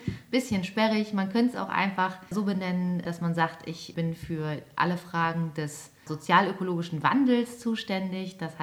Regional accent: Lower Saxony, Germany; Ich bin im Wendland aufgewachsen, dieser kleine Zipfel an der ehemaligen Grenze im Nordosten Niedersachsens.

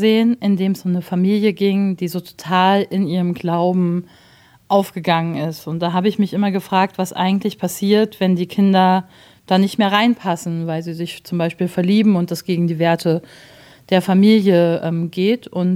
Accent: Kassel, Hesse, Germany; weil ich aus Kassel komme und ich es total schön fand, in meiner Heimat zu drehen

